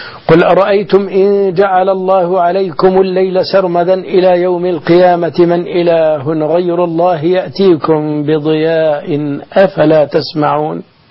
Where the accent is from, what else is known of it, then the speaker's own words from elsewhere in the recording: Egypt; اللهم احفظ بلدنا مصر، احفظ أمنها